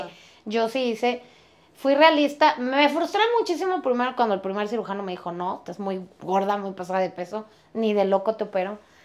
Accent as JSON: {"language": "Spanish", "country": "Mexico", "said": "Y como buena mexicana amo los tacos, los tamales, todo lo que tenga carbohidratos, ¿no?"}